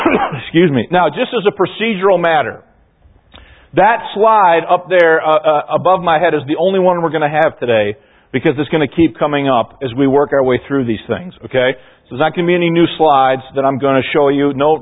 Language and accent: English; Chicago, Illinois, United States; Growing up in Chicago, I'm afraid I'd say I'm the enemy.